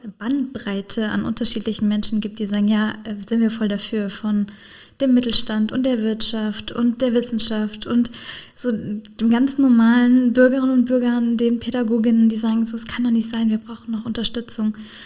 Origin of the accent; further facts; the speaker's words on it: Rhineland-Palatinate, Germany; Pfälzerwald, also, muss ich natürlich sagen, als Pfälzer Abgeordnete.